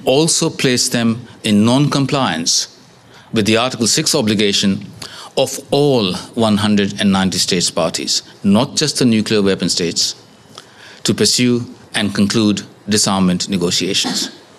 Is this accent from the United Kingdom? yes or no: no; Australia; Now, as an Australian of Indian origin, I must also note the delicious irony